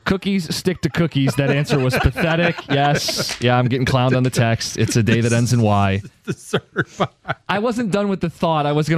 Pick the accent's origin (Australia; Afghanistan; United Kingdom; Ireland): Ireland; I'm Irish and I hate green beer.